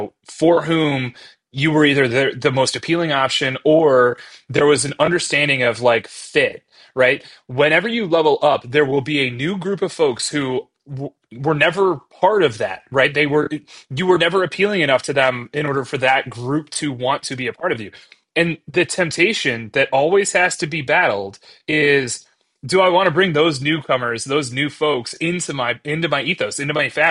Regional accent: Cleveland, Ohio, United States; I'm from Cleveland, Ohio, and there was just something about it that felt like home.

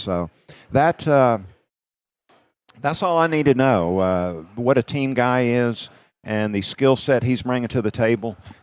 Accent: Georgia, United States; I grew up in South Georgia, and I was a fan of all college football.

